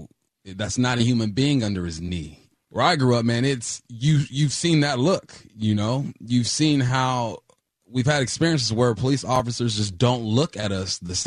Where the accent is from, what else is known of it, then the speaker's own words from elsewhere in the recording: Culver City, California, United States; Growing up in West Los Angeles, Culver City